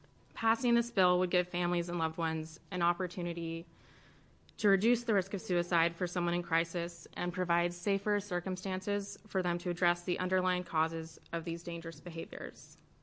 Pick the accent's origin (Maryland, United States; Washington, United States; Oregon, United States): Oregon, United States; I grew up here in Oregon.